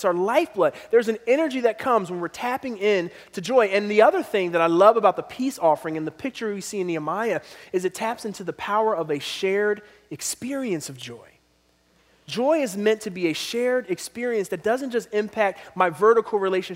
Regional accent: Philadelphia, Pennsylvania, United States; I grew up in Philadelphia, and can I just tell you, guns were never associated with pleasure in my life.

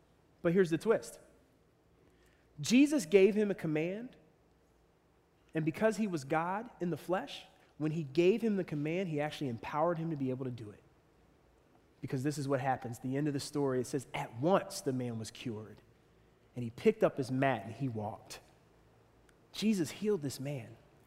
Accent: Philadelphia, Pennsylvania, United States; I grew up in Philly. I grew up in the hood.

